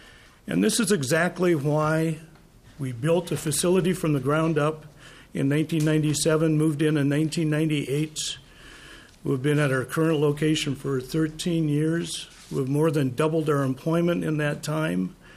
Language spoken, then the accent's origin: English; North Dakota, United States; now in St. Paul, United States; I'm also a resident of St. Paul, have been for 29 years, and I think after growing up in North Dakota, I've been finally assimilated in this city.